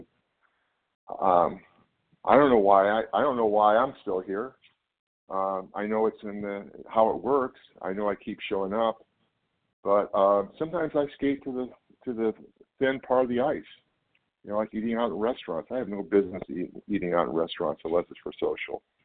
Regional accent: California, United States; I'm from California.

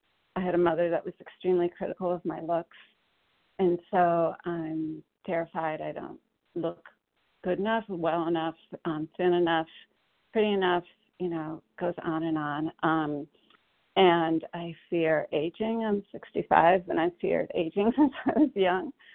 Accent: Connecticut, United States; Hi, everybody. I'm from Connecticut.

